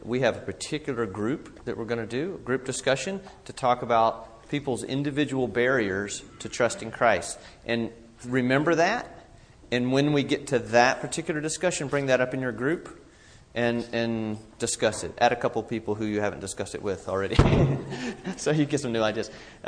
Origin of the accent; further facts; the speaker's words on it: Georgia, United States; I'm from Georgia, and I could probably figure that out.